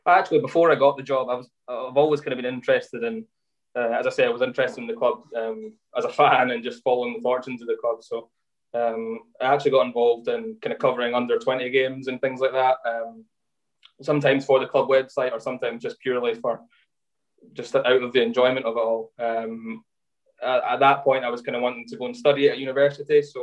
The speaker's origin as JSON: {"language": "English", "town": "Perth", "region": "Western Australia", "country": "Australia", "tie": "born or raised there", "said": "I was brought up in Perth, born in Perth."}